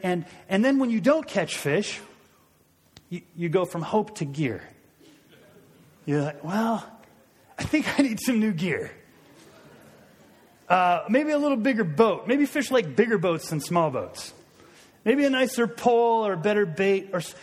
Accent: Seattle, Washington, United States; I love to fish. And I've fished since I was a little boy. I grew up in Seattle.

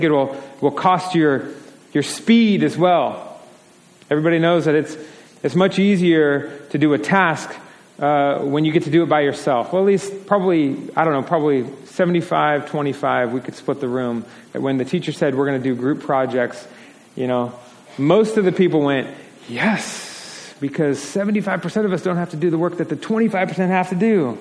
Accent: Portland, Oregon, United States; I guess I grew up in Portland. I see forests all the time. Like, my backyard is a forest, right? Sherwood.

